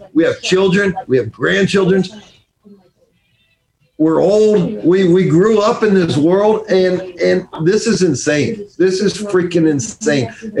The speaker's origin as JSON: {"language": "English", "town": "San Francisco", "region": "California", "country": "United States", "said": "And Nancy Pelosi, I'm from San Francisco, right?"}